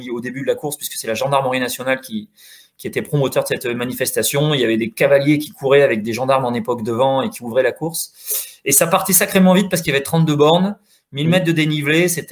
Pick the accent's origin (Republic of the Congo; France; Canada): France; Nouvelle-Aquitaine; qui est une course de ma région puisque je suis de Corrèze